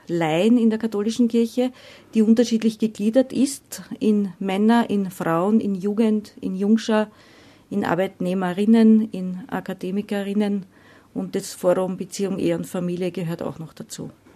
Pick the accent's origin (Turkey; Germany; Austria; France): Austria; Lower Austria; Ich stamme aus dem Mostviertel, bin in einem kleinen Ort aufgewachsen, wo es außer katholisch nichts gab.